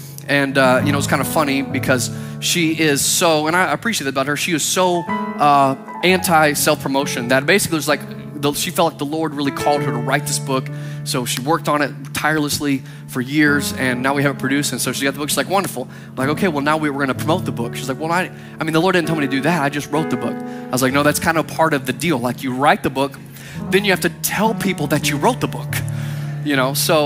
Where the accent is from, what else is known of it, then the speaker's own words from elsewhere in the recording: Texas, United States; and I grew up in the South, grew up in Texas, and we have our own Southern proverbs, right?